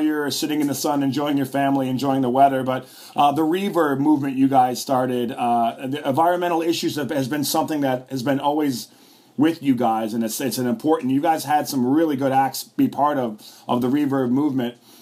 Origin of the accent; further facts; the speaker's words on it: Buffalo, New York, United States; I grew up in Buffalo, New York, and it's a pretty big sports town.